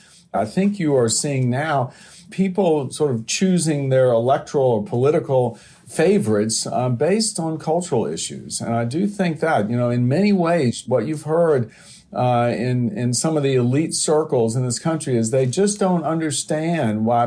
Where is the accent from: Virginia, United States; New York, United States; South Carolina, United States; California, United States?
Virginia, United States; and certainly my home state of Virginia recently